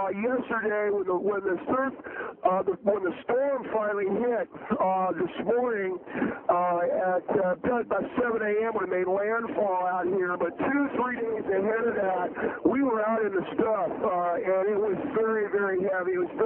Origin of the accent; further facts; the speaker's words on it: Temple City, California, United States; I'm from Temple City.